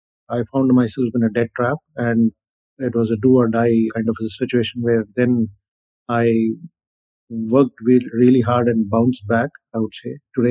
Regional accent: Kolkata, West Bengal, India; also born or lived in Delhi; Hailing from a middle-class family where I was born and raised in Calcutta, my father was in the shipping industry.

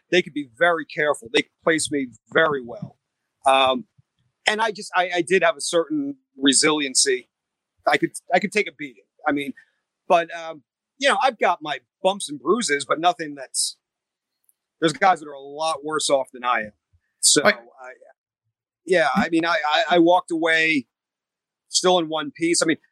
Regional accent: Rhode Island, United States; I grew up in New England, Rhode Island. So I was a WWF fan.

